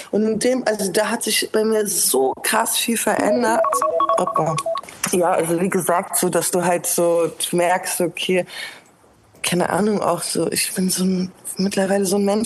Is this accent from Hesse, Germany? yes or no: yes; Frankfurt, Hesse, Germany; So, da weiß ich, ich bin Frankfurterin